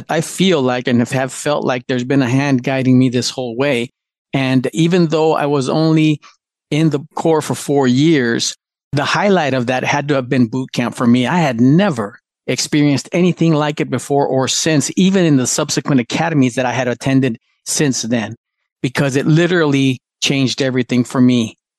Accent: Douglas, Arizona, United States; I currently live in California, but I grew up in Douglas, Arizona.

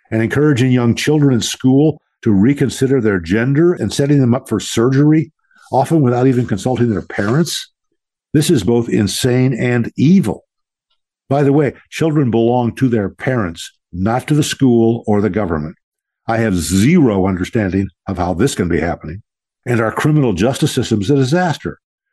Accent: Glendale, California, United States; I grew up in Glendale, California, a Los Angeles suburb

